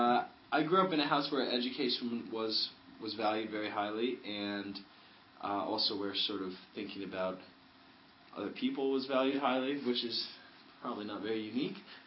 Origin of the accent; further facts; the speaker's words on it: Connecticut, United States; Sure. I grew up in Connecticut and spent my summer times in Maine.